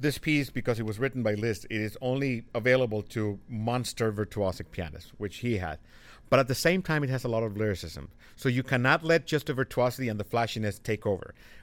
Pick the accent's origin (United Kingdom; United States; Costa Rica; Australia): Costa Rica; I grew up in Costa Rica, and, you know, we are known for our national parks, and growing up in a city that has both oceans within a couple of hours' drive, we grew up basically surrounded by nature.